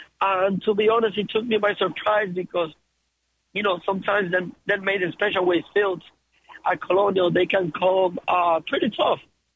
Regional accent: Puerto Rico; moved away as an adult; now in United States; I am 30 years old. I am from Puerto Rico. And I came to the United States to ride up here in 2013. And I've been based in the Mid-Atlantic since then.

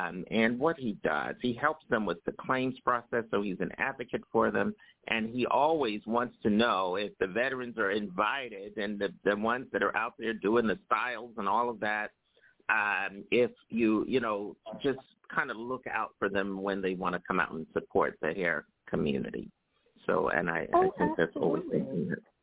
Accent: New York City, New York, United States; New York City, my hometown here, where I live.

